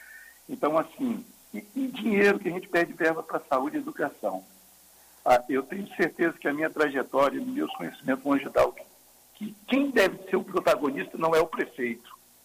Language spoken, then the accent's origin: Portuguese; Vila Velha, Espírito Santo, Brazil; born there; um médico que ama esse lugar onde eu nasci.